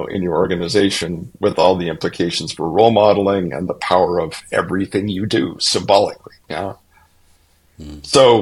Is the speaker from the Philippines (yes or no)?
no; Canada; I'm a Canadian originally, so you're gonna get a little bit of semi-Canadian humor here.